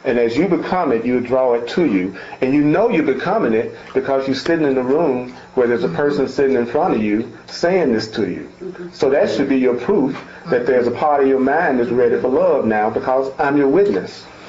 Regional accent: Memphis, Tennessee, United States; I grew up in Memphis, and the year that I graduated from high school, right when I was about to graduate, Martin Luther King was assassinated in Memphis.

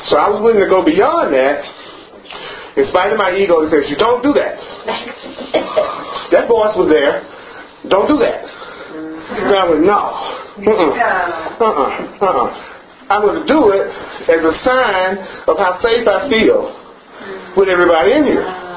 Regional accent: the South, United States; And you know, I'm from the South. I love catfish.

